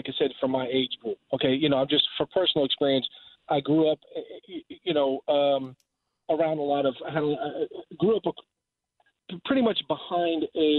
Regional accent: Miami, Florida, United States; and then I grew up in Miami. We went downtown to go shopping for shoes.

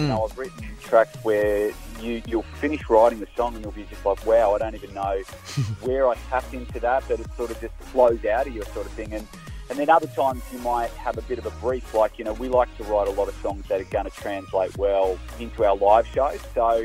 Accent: Tasmania, Australia; growing up in Tassie, played a lot of footy as a kid

